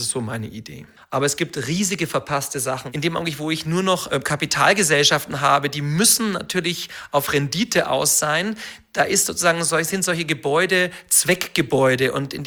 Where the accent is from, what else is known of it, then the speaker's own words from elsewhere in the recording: Munich, Bavaria, Germany; Ja, da bin ich jemand, ich habe als Münchner